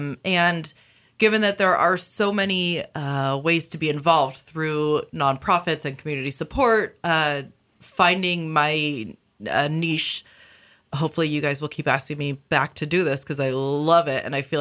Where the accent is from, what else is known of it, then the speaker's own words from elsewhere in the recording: Sandpoint, Idaho, United States; I grew up in Sandpoint, Kootenai, shout out specifically.